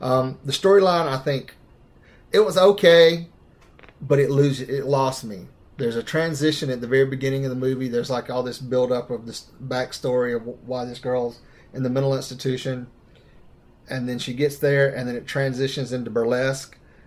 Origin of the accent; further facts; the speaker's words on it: Augusta, Georgia, United States; I grew up around Augusta, Georgia. It's all about the Masters.